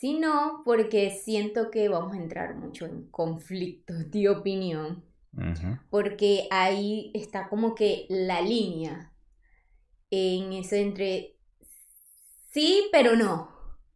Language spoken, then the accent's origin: Spanish; Ciudad Ojeda, Zulia, Venezuela; also born or lived in Cabimas; Soy venezolana. Nací en un pueblito muy chiquito del estado Zulia. Municipio Cabimas, pero me crié en Ciudad Ojeda. Y bueno, mis padres tienen muchos rasgos indígenas. Mi mamá es de piel morena y mi papá de piel blanca.